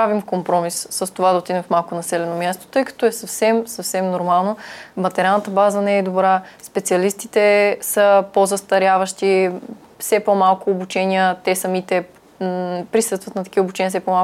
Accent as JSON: {"language": "Bulgarian", "town": "Kyustendil", "region": "Kyustendil Province", "country": "Bulgaria", "tie": "born or raised there", "said": "Аз съм решила да специализирам в... моя роден град, който е Кюстендил."}